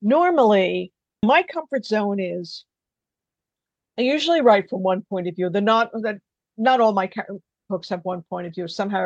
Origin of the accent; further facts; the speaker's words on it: New York, United States; especially, you know, I'm a New Yorker. I'm a sarcastic person. That's how I view life.